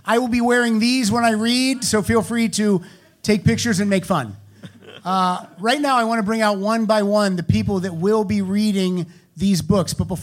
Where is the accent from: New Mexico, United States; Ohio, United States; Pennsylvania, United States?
Pennsylvania, United States; I'm from Pennsylvania and okay. I say words weird.